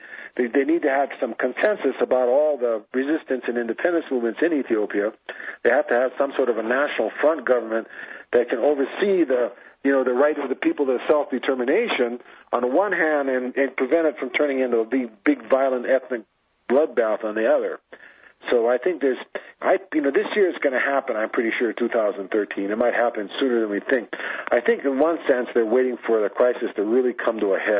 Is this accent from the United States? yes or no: yes; Hawaii, United States; who was from Hawaii, my hometown